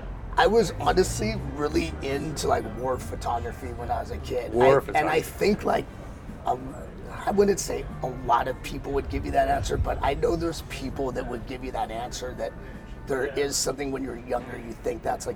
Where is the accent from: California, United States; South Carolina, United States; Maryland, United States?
California, United States; Venice; like, I grew up in Venice, and the whole … connection.